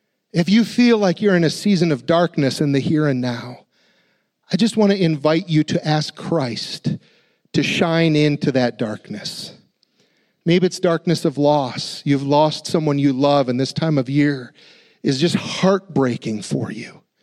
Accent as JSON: {"language": "English", "town": "Appleton", "region": "Wisconsin", "country": "United States", "tie": "born there", "said": "I was born in Appleton, but for whatever reason"}